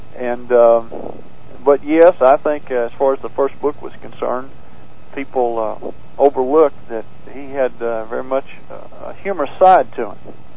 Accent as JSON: {"language": "English", "region": "Tennessee", "country": "United States", "tie": "born or raised there", "said": "I grew up in Tennessee. I was blessed to be able to go to a prep school called Montgomery Bell Academy in Nashville, Tennessee."}